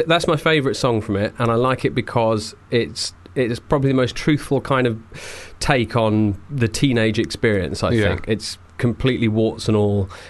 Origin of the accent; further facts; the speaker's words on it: Whitstable, South East England, United Kingdom; also born or lived in Canterbury; In fact, I wasn't born in Whitstable. I was born in Canterbury and I grew up in Whitstable.